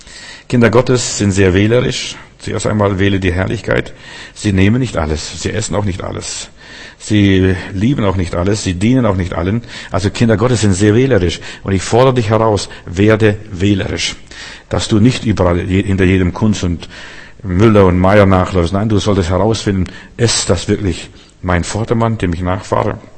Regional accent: Stuttgart, Baden-Württemberg, Germany; Also ich bin Stuttgarter und ich wohne hier schon seit Jahren.

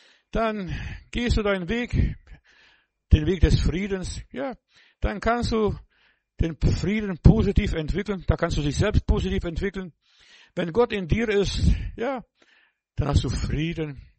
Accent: Bavaria, Germany; Ja, ich weiß, bei uns im Bayerischen Wald

